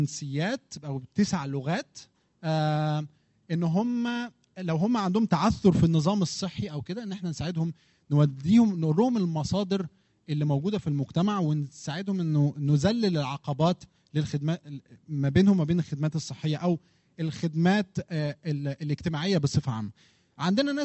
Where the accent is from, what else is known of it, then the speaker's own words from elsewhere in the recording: Egypt; moved away; أنا أساساً صيدلي من مصر